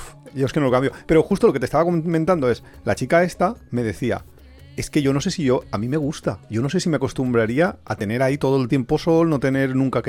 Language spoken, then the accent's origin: Spanish; Valencia, Valencian Community, Spain; yo soy de Valencia. Yo no conocía nada más que Valencia en aquel momento. No había viajado.